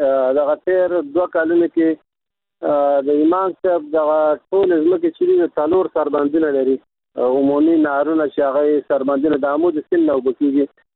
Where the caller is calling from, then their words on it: Kunduz, Afghanistan; زه د کندز ولایت اوسیدونکی یم.